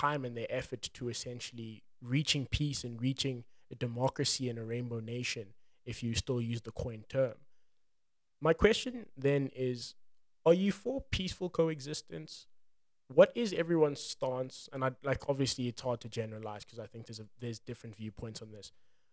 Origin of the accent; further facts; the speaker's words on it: South Africa; But I think also being a South African, also understanding at least the political pressure and the political sentiment